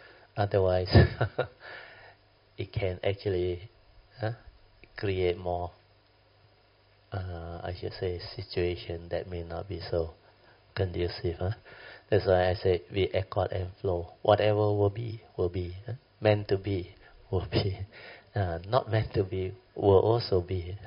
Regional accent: Alor Setar, Kedah, Malaysia; Today we got two friends from Alostar, my hometown, homestead.

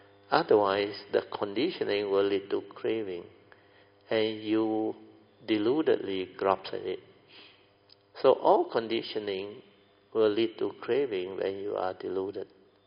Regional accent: Alor Setar, Kedah, Malaysia; English is a second language; Because we are from Alostar. We like laksa, we like curry and all those things.

